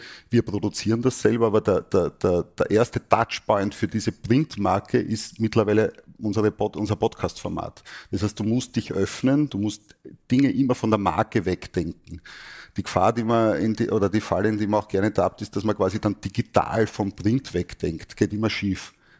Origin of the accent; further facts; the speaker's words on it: Austria; so sind wir Österreicher.